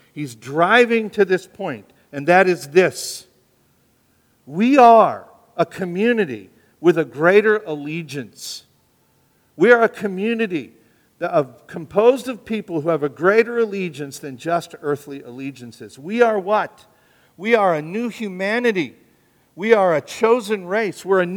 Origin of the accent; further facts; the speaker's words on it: United States; born there; Now, am I glad I'm an American? Absolutely. I am so glad I was born in this country, and I love my country.